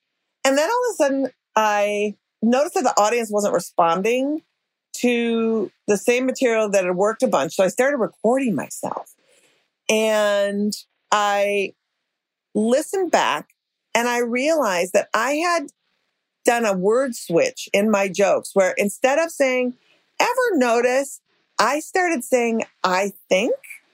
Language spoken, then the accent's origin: English; Minnesota, United States; But I'm going to go through with it because I'm from Minnesota.